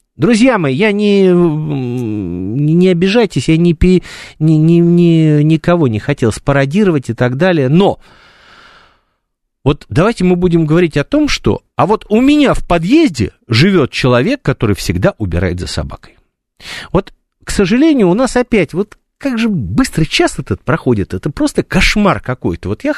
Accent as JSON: {"language": "Russian", "region": "Moscow", "country": "Russia", "tie": "born there", "said": "вот я москвич, я родился в Москве, но я безумно люблю Питер"}